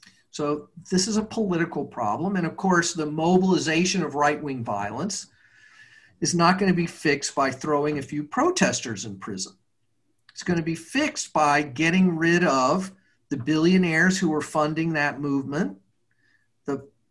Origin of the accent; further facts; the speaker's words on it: Houston, Texas, United States; But I am from Houston, right.